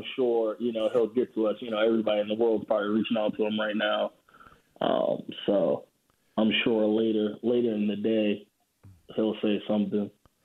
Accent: Boston, Massachusetts, United States; I'm actually from Boston

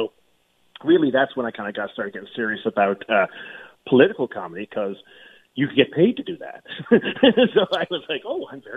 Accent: St. John's, Newfoundland and Labrador, Canada; it's always been a place where I grew up in St. John's, Newfoundland.

